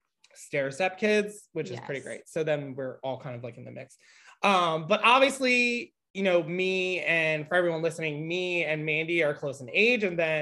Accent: Philadelphia, Pennsylvania, United States; I really enjoyed growing up in Fairmount. I think it's still a great neighborhood.

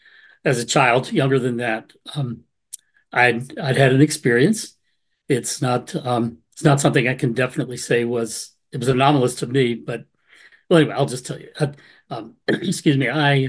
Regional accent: Savannah, Georgia, United States; I was raised in Savannah, Georgia. Tybee Island has the beach.

